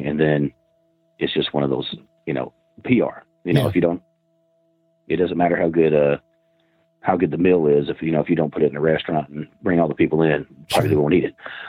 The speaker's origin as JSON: {"language": "English", "town": "Princeton", "region": "Kentucky", "country": "United States", "tie": "born or raised there", "said": "And that's my hometown."}